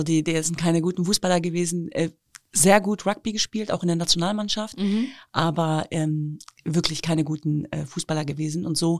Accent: Hanover, Lower Saxony, Germany; born there; Naja, ich bin ja in Hannover-Linden geboren und das war damals schon so ein Problembezirk, will ich mal sagen.

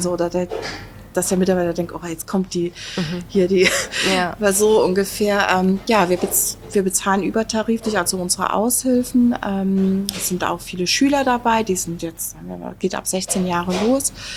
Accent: Rhineland-Palatinate, Germany; accent: Palatine German; weil bei mir geht ja manchmal auch noch mein pfälzisches Dialekt durch.

